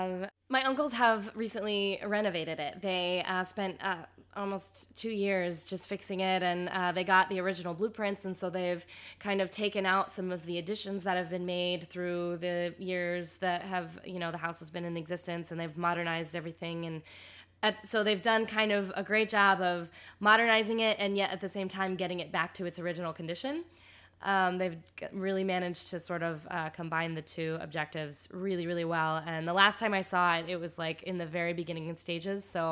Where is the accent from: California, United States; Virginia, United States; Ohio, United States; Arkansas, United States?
Ohio, United States; I'm from Ohio, and in some ways, the Ohio girl just still hasn't left me.